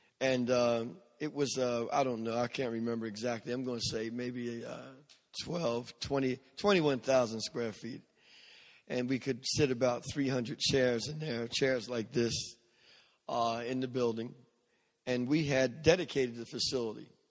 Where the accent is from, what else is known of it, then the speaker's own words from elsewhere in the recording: New Jersey, United States; I am from New Jersey. That's where I live, but I guess I'm from all over the country most of the time because we do a lot of things around the nation.